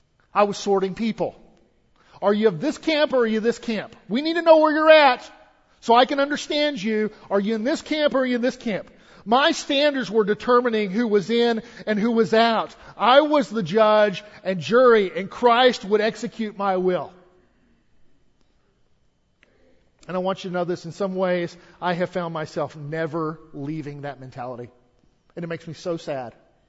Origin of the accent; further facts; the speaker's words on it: Amarillo, Texas, United States; I'll never forget, I was a kid growing up in Amarillo.